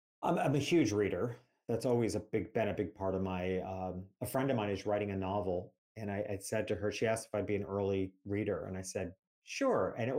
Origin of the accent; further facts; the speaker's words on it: New York City, New York, United States; also born or lived in Miami; now in North Florida, United States; And I'm from New York City. But New York City didn't feel like an assault on the senses to me, because it was the environment which I grew up in.